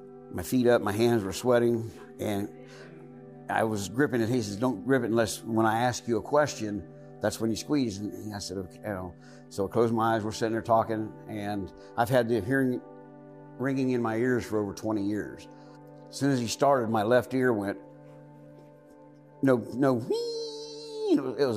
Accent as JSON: {"language": "English", "region": "Ohio", "country": "United States", "said": "I'm visiting my daughter Jamie from, I'm from Ohio. My daughter lives here. Jamie lives here in Houston."}